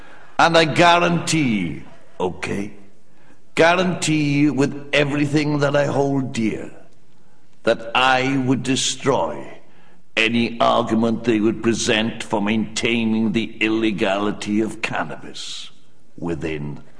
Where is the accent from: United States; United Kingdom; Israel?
United Kingdom; Wales; Now, see, the problem is I'm Welsh.